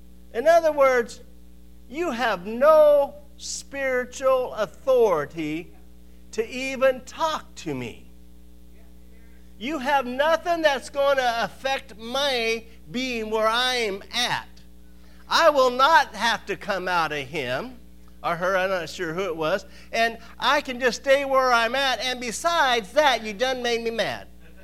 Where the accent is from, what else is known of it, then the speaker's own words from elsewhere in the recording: California, United States; I'm not a cowboy. I was raised in Southern California.